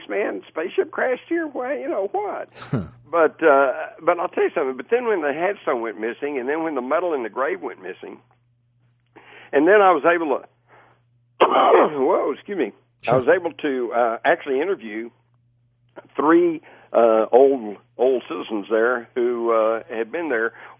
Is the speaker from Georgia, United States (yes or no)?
no; Texas, United States; being a Texan and living out in rural Texas, I can assure you in 1896, if you didn't take care of the chores, you didn't eat